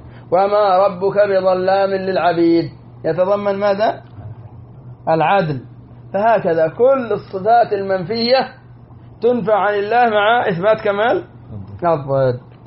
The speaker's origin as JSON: {"language": "Arabic", "country": "Yemen", "said": "ونحن نقرأها في ركعتي الفجر كل يوم، وخصوصا عندنا في اليمن يقرأها في الركعة الثانية"}